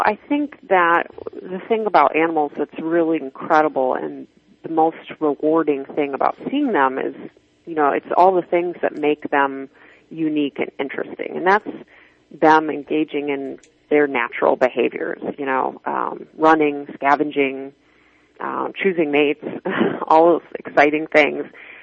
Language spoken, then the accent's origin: English; Michigan, United States; I was really heartened to see that in my home state of Michigan